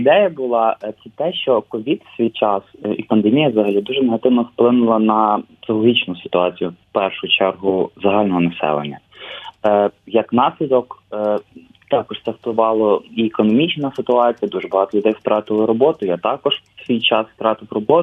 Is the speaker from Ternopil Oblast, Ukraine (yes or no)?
yes; Ternopil, Ternopil Oblast, Ukraine; я з Західної України, з Тернополя, це мегахристиянське місто